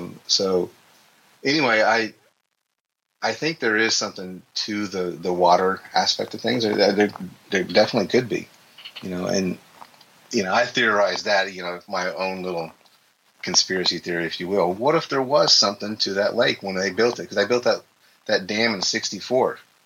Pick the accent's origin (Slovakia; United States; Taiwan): United States; Eufaula; as far as UFO activity in where I grew up there in Eufaula